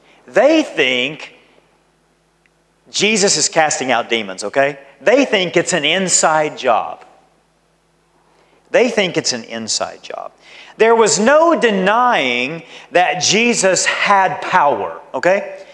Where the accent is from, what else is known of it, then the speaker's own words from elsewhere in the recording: United States; A good example, I'm American.